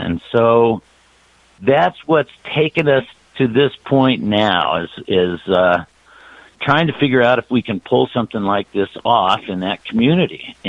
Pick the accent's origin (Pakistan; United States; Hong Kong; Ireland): United States; Granby, Colorado; I'm from Granby, Colorado, which is a little ranching town of 1,100 people in northwest Colorado.